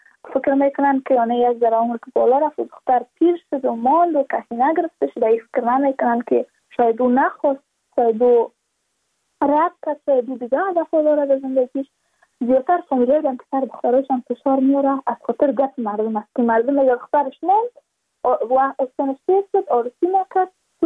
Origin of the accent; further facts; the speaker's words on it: Badakhshan, Afghanistan; ما از بدخشان هستیم